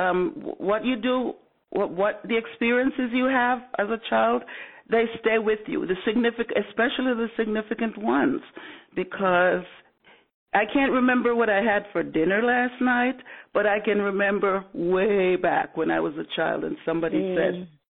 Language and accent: English; Chapelton, Clarendon, Jamaica; also born or lived in Kingston / May Pen; I was born in Clarendon, in Chapleton, Clarendon. And after my mom died when I was three, I went to live with my two aunts at different times. And, in Kingston, Ballard River, Maypen, I, lived all around